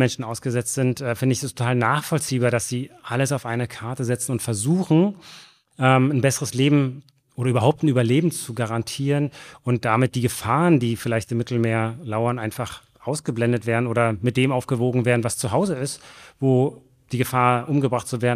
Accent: East Germany, Germany; ich bin in Ostdeutschland groß geworden, in der DDR

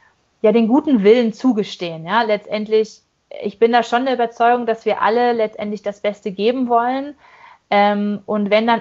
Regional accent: North Rhine-Westphalia, Germany; born there; ich auch gebürtig aus dem Ruhrgebiet komme

